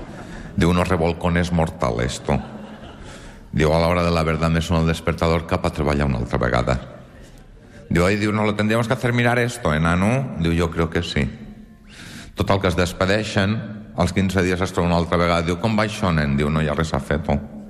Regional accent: Catalonia, Spain; que somos catalanes, lo contamos mucho, cada segundo cuenta.

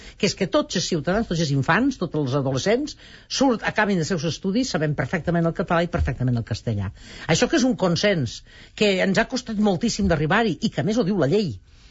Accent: Valencian Community, Spain; que jo no puc entendre com a valenciana

